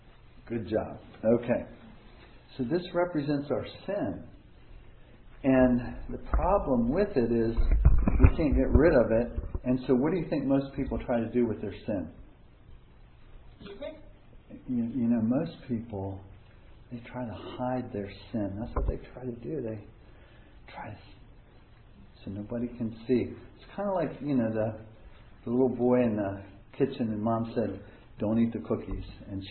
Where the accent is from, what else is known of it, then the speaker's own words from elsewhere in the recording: Baltimore, Maryland, United States; I'm from Baltimore, Maryland, which is a million miles away.